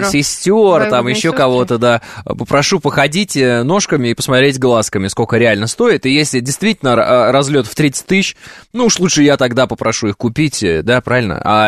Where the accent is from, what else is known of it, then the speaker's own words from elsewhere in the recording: Kazakhstan; Мы, казахи, любим конину